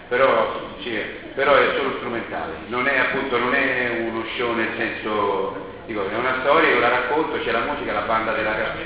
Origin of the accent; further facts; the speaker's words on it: Rome, Lazio, Italy; Sono romano però non sono furbo